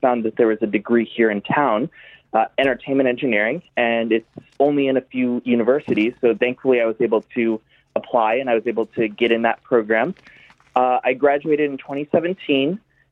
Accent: Henderson, Nevada, United States; born there; I was born in Henderson, Nevada, Las Vegas, Nevada.

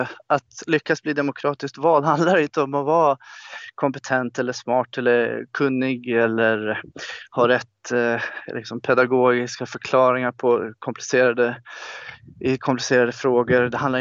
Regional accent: Sweden; för att jag är svensk

